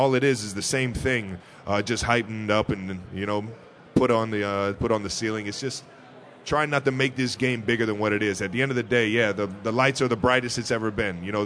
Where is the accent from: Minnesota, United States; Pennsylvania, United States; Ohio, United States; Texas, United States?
Ohio, United States; Cleveland; it feels like I'm going back to the dinner table in my home growing up in Cleveland.